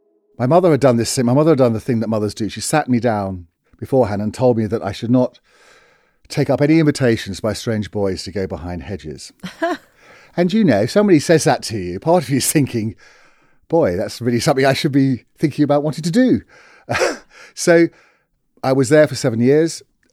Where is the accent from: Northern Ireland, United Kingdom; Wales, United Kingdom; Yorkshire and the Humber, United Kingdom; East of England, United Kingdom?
East of England, United Kingdom; Bishop's Stortford; born there; I was born in Bishop Stortford, but I was sent away to a boarding school from the age of 11 called Christ Hospital.